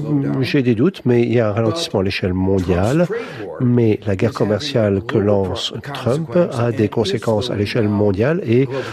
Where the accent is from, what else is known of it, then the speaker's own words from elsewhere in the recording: United States; French is a second language; Moi, j'habite à New York. Je suis fier d'y habiter, mais je suis américain.